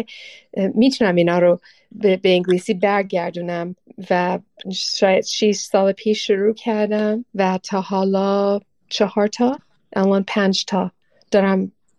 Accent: Iran; also born or lived in United States; خودم هم ایرانی هستم.

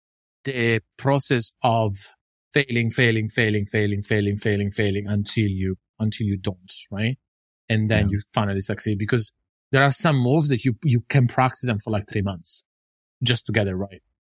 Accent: Italy; I was raised in Italy, from low-income family.

